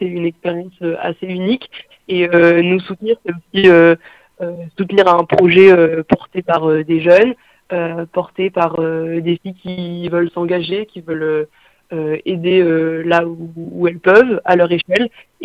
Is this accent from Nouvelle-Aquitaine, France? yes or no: yes; Périgueux, Nouvelle-Aquitaine, France; une exposition à la fois locale dans la région de Périgueux d'où on vient